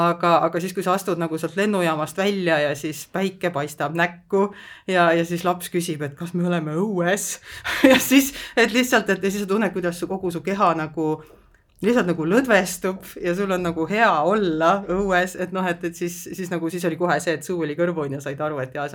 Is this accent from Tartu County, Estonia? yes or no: yes; Tartu, Tartu County, Estonia; me ise muidu oleme tartlased